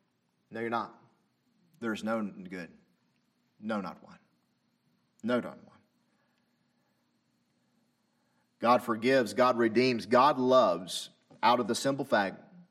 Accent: the South, United States; accent: southern; My southern accent is too thick.

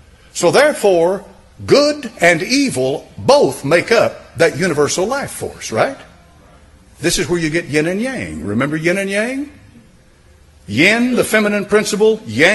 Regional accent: England, United Kingdom; I'm an Englishman. I speak English.

